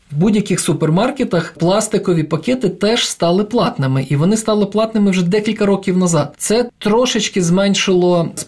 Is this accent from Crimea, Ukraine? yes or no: no; Lviv, Lviv Oblast, Ukraine; born there; now in Kyiv, Ukraine; Я народився у Львові, але більшу частину свого життя я вже прожив у Києві, і для мене і Львів, і Київ – рідні міста